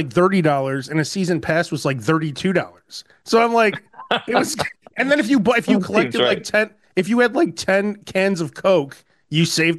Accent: Chicago, Illinois, United States; It's weird, like growing up in Chicago, it's like, you know, everyone, Chicago's the best city, but like all you had was Indiana Beach, Noah's Ark, and Great America.

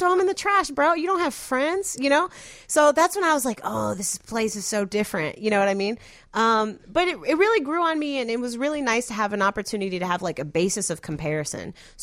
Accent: United States; born there; So, for example, I was born in the United States, right? I didn't ask to be born in this country.

